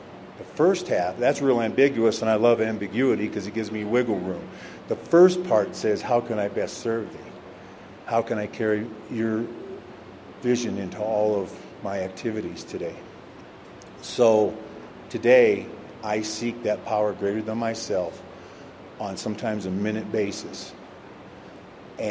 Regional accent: Davenport, Iowa, United States; I'm an alcoholic from Davenport, Iowa.

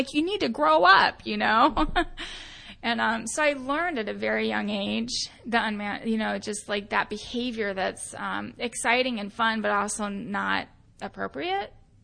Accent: Phoenix, Arizona, United States; I grew up in Phoenix, Arizona. I'm actually one of those strange birds that's from Phoenix, Arizona. There's not a lot of us.

